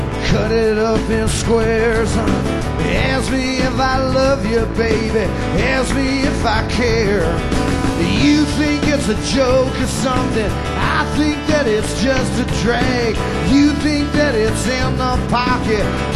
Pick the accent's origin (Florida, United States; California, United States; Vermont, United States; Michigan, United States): California, United States; San Diego; I'm originally from San Diego, and some of this was written there, and some of it was written in the jungle.